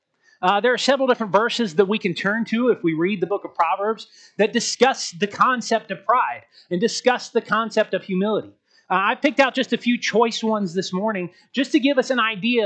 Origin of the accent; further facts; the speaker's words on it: Georgia, United States; I'm from Georgia. I have no idea where Blairsville, Georgia is.